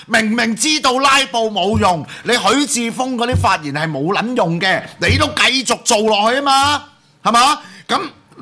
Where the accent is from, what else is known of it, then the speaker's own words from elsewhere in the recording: Hong Kong; 我哋香港人心目中諗緊啲乜撚嘢